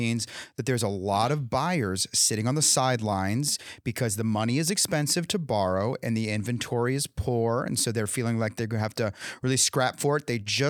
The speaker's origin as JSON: {"language": "English", "region": "California", "country": "United States", "said": "Once upon a time, many moons ago, I was from California where I didn't know a number, but I knew in my heart that no one bought a home before they were 45 or 50."}